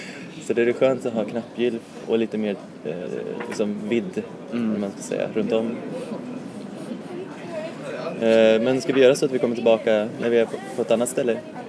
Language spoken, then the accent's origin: Swedish; Sweden; Men sen på slutet så avslöjade jag mig att jag var svensk.